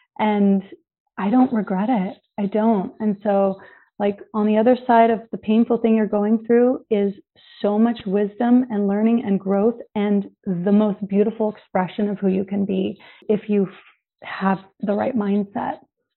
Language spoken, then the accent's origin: English; Vista, California, United States; At 40 years old, I met Paul, who happened to be from my hometown in Vista, California.